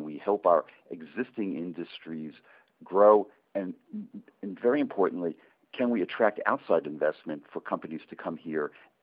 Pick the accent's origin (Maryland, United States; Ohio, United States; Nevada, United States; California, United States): Maryland, United States; my home state of Maryland